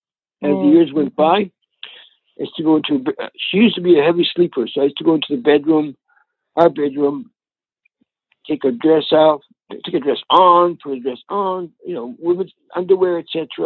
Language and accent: English; Toronto, Ontario, Canada; growing up in Toronto because it's the 50s and 60s.